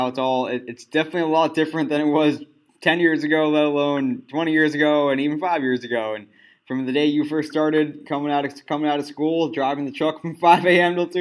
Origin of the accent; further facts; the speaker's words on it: San Diego, California, United States; I know I'm from San Diego, and I think that's a place where microbrews are growing immensely.